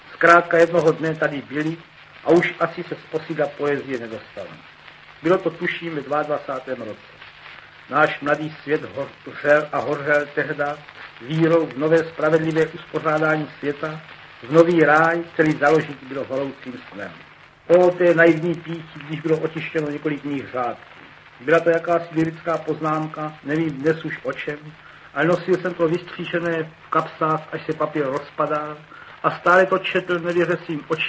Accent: Brno, South Moravian Region, Czechia; born there; Můj rodný kraj je na Moravě. Narodil jsem se sice v Brně, ale srdcem a rodem jsem svázán s Českomoravskou Vysočinou

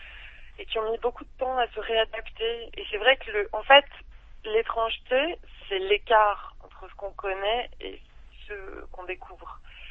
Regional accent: Provence-Alpes-Côte d'Azur, France; Donc, peut-être que je rentrerai en France ou à Nice. En l'occurrence, moi, je suis de la Côte d'Azur.

